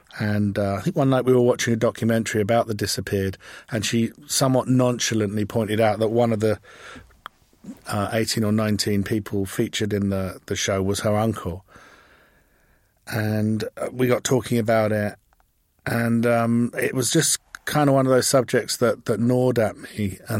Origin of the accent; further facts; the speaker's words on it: England, United Kingdom; there's been precious little reaction to the fact that I'm English.